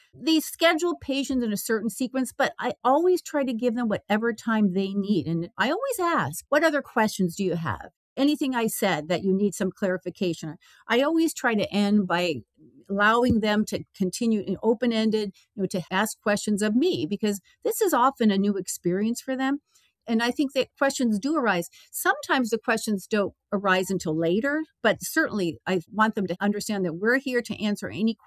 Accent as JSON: {"language": "English", "town": "Los Angeles", "region": "California", "country": "United States", "tie": "born or raised there", "said": "I grew up in the Los Angeles area, and I grew up"}